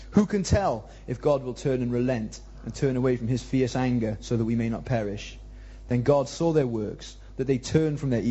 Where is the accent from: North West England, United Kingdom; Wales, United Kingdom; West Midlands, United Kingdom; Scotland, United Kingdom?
Wales, United Kingdom; Pontypool; When I was a kid in Pontypool, there was a canal going along the back of my garden.